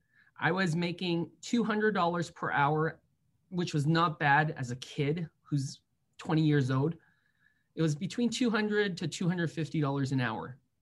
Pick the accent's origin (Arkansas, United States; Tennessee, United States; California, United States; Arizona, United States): California, United States; San Francisco; I grew up in San Francisco. I went to a magnet high school called Lowell, pretty famous around this area.